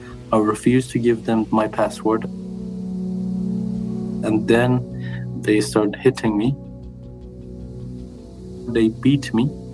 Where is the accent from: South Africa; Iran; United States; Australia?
Iran; Tehran, Tehran Province; I was born in Tehran. I was grown up in a religious family. I studied my elementary, secondary, and high school in Tehran.